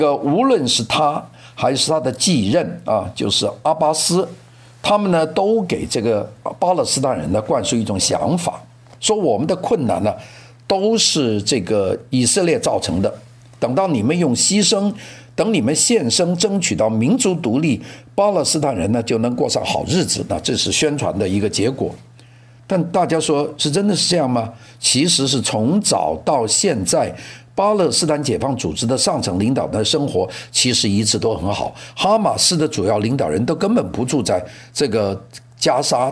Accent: Guangdong, China; 这个我们广东人叫烂仔啊

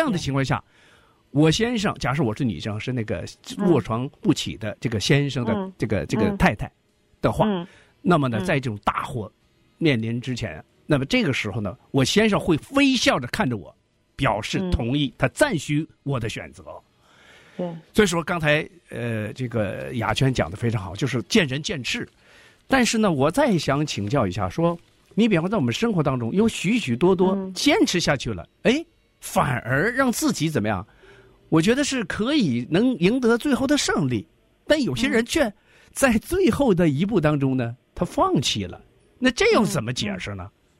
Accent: China; 你跟我应该是咱们是同来自于中国大陆。

